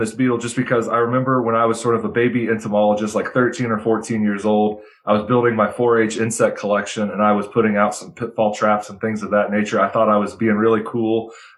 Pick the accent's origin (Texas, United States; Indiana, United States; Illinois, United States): Indiana, United States; but I'm from Indiana. So it's unlikely I actually encountered the American burying beetle, right?